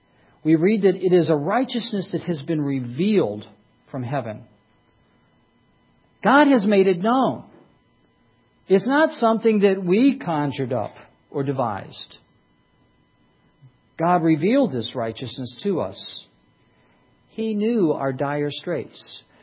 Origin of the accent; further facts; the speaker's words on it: Detroit, Michigan, United States; My dad designed cars for a living, and I grew up in Motown.